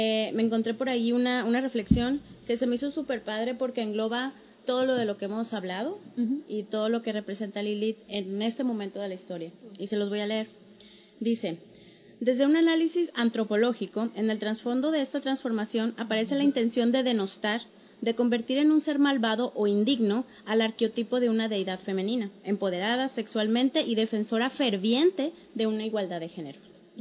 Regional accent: Sinaloa, Mexico; el desde ahí empecé a aceptar mi identidad culichi

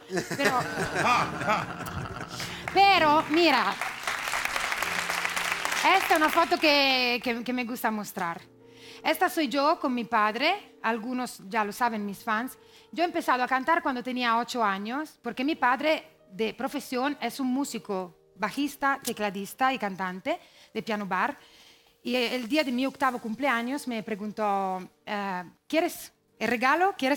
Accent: Italy; Spanish is a second language; Y vino a mi tierra y me dijo, tienes que cantar en español.

